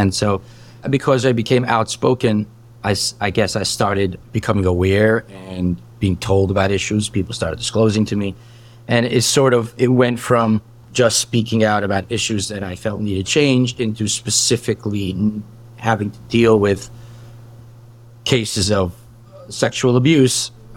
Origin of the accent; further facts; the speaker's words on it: New York City, New York, United States; I am Hasidish. I'm 37 years old. I was born and raised in Borough Park. I went to Babov, and my family were Babov Hasidim, and still are my whole life. So I was raised in Borough Park as Hasidish. I went to Babov Yeshiva and Cheder.